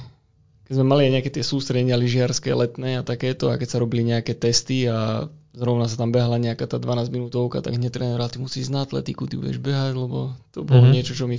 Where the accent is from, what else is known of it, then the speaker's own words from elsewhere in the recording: Banská Bystrica, Banská Bystrica Region, Slovakia; Nie, ja som priamo Bystričan